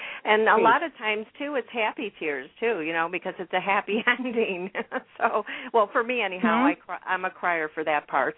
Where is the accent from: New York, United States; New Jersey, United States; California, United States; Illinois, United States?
Illinois, United States; Chicago; That's right. We're fellow Chicagoans.